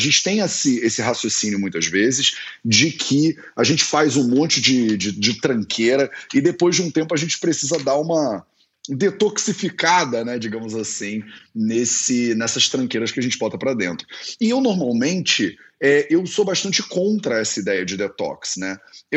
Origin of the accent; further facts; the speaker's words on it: Resende, Rio de Janeiro, Brazil; born there; Resende, no interior do estado do Rio de Janeiro, que foi onde eu nasci.